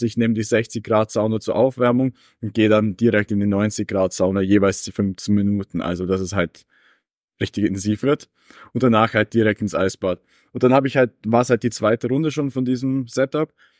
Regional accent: Vorarlberg, Austria; ich komme aus Vorarlberg und die Schweiz ist halt direkt anliegend bei uns

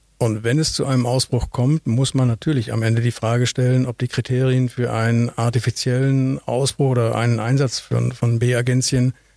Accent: Münster, North Rhine-Westphalia, Germany; Bei mir war das in meiner Heimatstadt in Münster damals

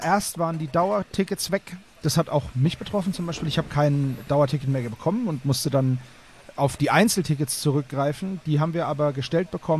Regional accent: Southern Germany, Germany; Ja, ich bin ja aus Süddeutschland, das folgt ja einer gewissen Logik.

